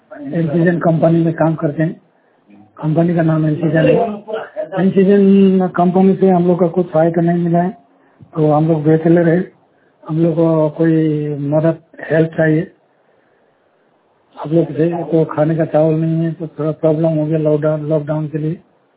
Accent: Assam, India; now in Tiruppur, India; आसाम का रहने वाला हूँ, तमिलनाडु तिरुपुर सिक्को मेन गेट हम लोग का जो रहने वाला ठिकाना है।

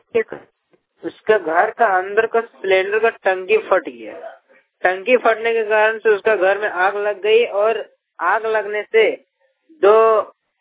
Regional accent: Giridih, Jharkhand, India; और मैं गिरिडीह जिले का रहने वाला हूँ।

